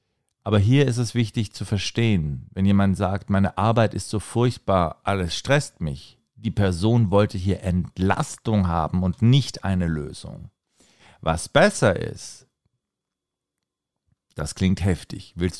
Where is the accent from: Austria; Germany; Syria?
Germany; Stuttgart, Baden-Württemberg; das sage ich euch als Stuttgarter